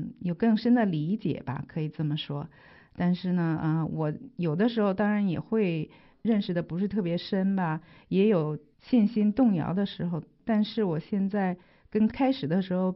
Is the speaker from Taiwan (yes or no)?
no; China; 我当时以前当然是在新中国长大的，所以我接受的教育都是无神论